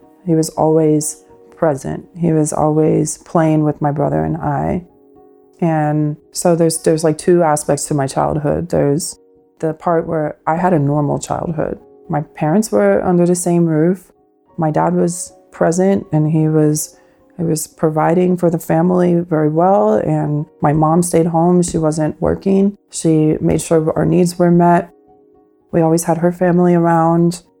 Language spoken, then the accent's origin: English; Pennsylvania, United States; also born or lived in Washingtonville, New York; And then we moved from Washingtonville, New York to Pennsylvania. I had a pretty normal childhood for the most part.